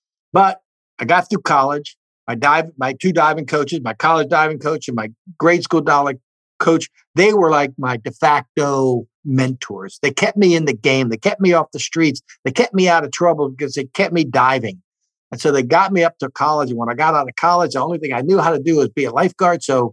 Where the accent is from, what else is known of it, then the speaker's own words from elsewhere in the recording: Richmond, Virginia, United States; I grew up in Richmond, Virginia. And so for 10 years of my life, from 8 to 18, I got to go to the Country Club of Virginia